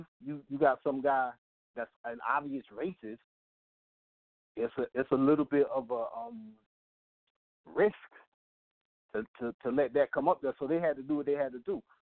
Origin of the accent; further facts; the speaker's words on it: the Carolinas, United States; Originally, I'm from Carolina.